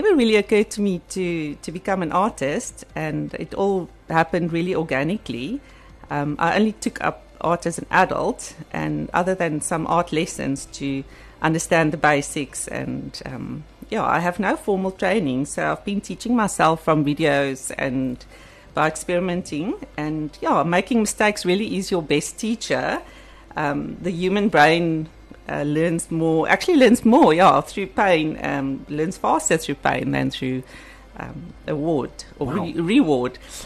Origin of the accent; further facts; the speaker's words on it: Cape Town, Western Cape, South Africa; now in Ballito, South Africa; like you said, and I'm based here in Ballito. I'm a modern artist, and I'm actually from Cape Town.